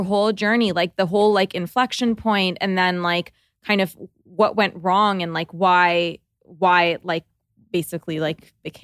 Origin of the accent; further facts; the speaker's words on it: Toronto, Ontario, Canada; because we're from Toronto